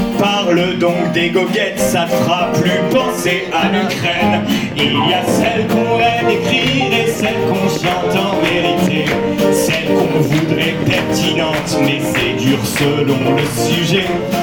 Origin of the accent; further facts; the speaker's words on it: Toulouse, Occitanie, France; parce qu'on vient de Toulouse